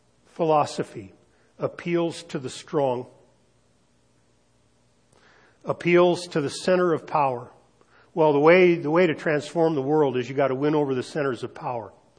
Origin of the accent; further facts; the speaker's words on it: Easton, California, United States; And when I was a little kid, growing up in Easton, when we were going to the city, when we were going to go shopping for something, you know, big, we went to Fresno.